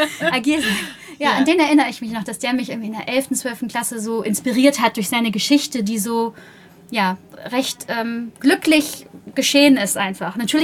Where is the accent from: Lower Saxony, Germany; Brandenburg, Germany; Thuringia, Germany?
Lower Saxony, Germany; Buxtehude